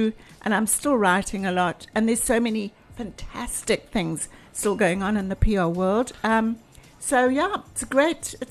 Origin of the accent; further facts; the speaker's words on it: Zimbabwe; I was from Zimbabwe originally, is living in this landlocked country.